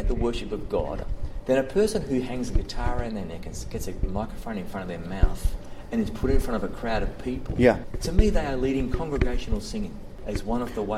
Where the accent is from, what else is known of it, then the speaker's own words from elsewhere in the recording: Australia; And it's really tough being an Australian with a last name